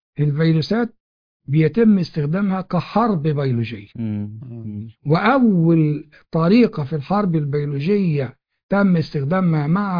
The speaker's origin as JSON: {"language": "Arabic", "country": "Egypt", "said": "وموجود هنا عندنا في مصر."}